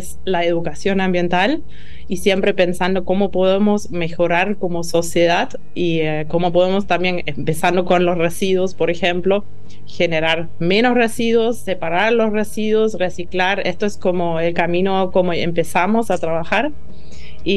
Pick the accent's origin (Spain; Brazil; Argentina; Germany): Germany; Spanish is a second language; Siendo alemana, digamos, siempre uno viene con ideas, pero las ideas van ida y vuelta.